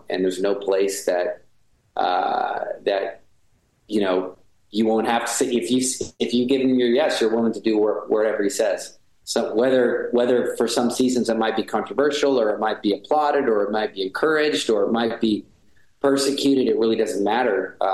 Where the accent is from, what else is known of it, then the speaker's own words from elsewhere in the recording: Montana, United States; I grew up in Montana, so I, you know, Canada was like almost a second home nation to me.